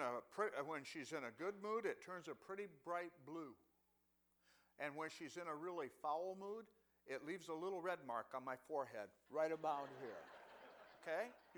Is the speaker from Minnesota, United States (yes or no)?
no; Kalkaska, Michigan, United States; also born or lived in Big Rapids; You know, I grew up in Michigan. I graduated from Great Lakes Christian College.